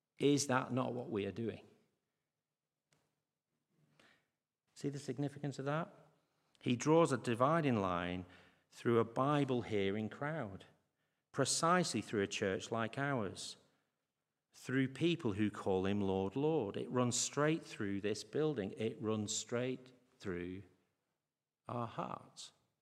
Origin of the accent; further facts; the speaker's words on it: Croston, North West England, United Kingdom; But growing up in Croston as I did, a village infamous for flooding, I know something of the havoc floods can cause